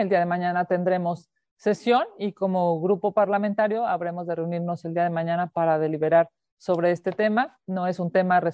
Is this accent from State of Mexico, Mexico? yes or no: no; Mexico City, Mexico; para quienes somos de la Ciudad de México, para quienes somos chilangos, para quienes vivimos en esta capital